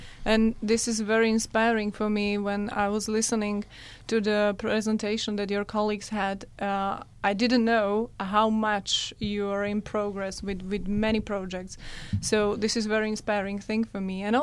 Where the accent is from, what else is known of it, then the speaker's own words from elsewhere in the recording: Slovakia; English is a second language; I'm from Slovakia.